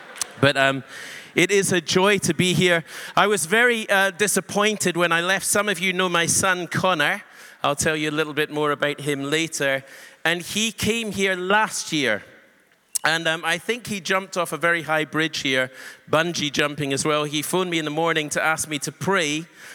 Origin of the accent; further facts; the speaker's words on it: Scotland, United Kingdom; because I am from Scotland, the average temperature across a year in my country is 6.5 degrees centigrade.